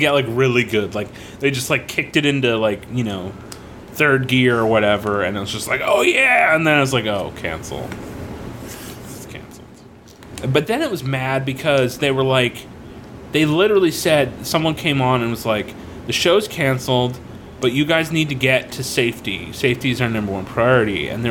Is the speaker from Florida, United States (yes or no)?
yes; Florida, United States; Where in Florida, it's thunderstorming like we get it once a we